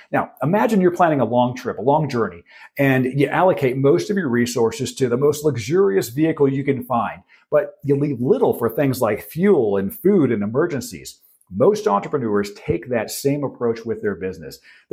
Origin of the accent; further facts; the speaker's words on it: Los Angeles, California, United States; Now, while I don't live there anymore, I'm originally from Los Angeles.